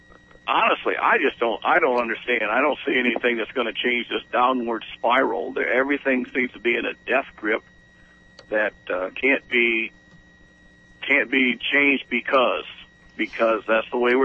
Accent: Toledo, Ohio, United States; Well, I'm not from Kenton. That's why. I'm from Toledo, and I'm a screaming liberal in a town that just has no clue.

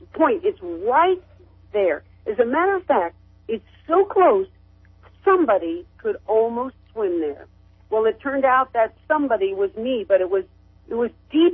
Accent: Florida, United States; I had a lot of Cuban friends. I was growing up in Florida

